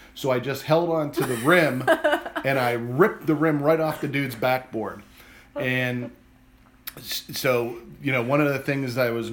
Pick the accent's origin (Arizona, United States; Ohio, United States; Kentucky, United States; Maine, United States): Ohio, United States; Maple Heights; I just told you that we grew up in Maple Heights